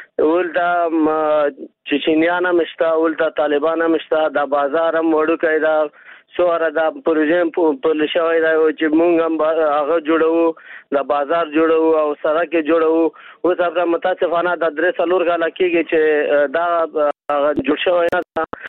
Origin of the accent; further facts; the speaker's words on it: Logar, Afghanistan; د موږ خپل د لوګر خلک یو له بل سره اخته کړی دی.